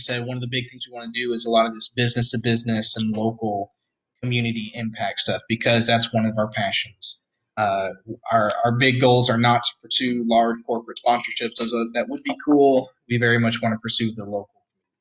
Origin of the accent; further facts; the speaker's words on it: Texas, United States; also born or lived in Missouri; I was born in Missouri, moved to Texas at 3. I had never really seen the mountains.